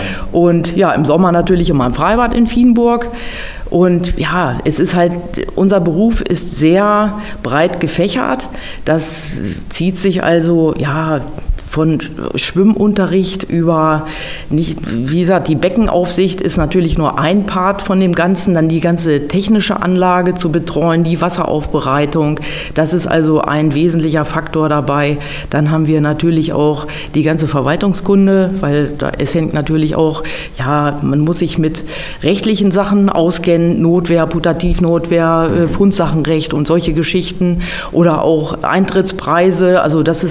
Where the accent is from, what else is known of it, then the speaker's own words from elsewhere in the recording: Bad Harzburg, Lower Saxony, Germany; Ja, ich bin eigentlich ein Bad Harzburger Urgestein. Ich komme aus dem Grodotal